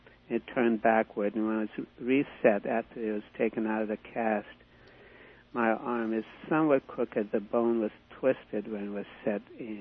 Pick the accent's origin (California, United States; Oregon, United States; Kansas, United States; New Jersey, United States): California, United States; Fullerton; Well, I am from Southern California in Fullerton.